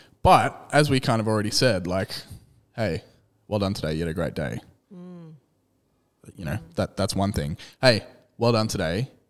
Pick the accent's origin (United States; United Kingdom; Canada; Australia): Australia; As an Australian, swearing to me is just second nature.